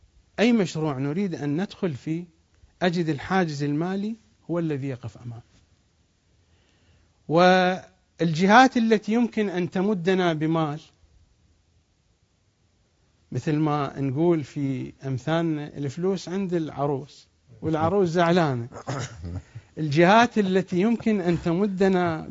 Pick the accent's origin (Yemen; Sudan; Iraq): Iraq; accent: Iraqi; فمثل ما نقول بلهجتنا العراقية يعني أحسن من ماكو،